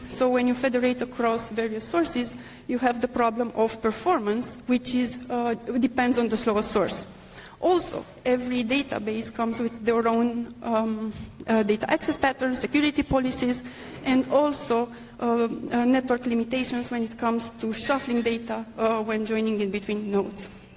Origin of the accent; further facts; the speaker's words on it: London, United Kingdom; I come from London, and I will talk today about query federation